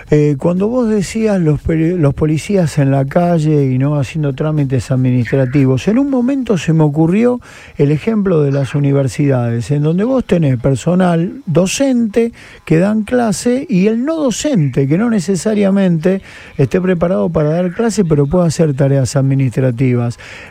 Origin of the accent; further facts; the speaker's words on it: Rosario, Santa Fe, Argentina; Nos queda la sensación, como rosarinos, como vecinos, que nunca el gobierno nacional tomó conciencia de lo que estamos viviendo en Rosario.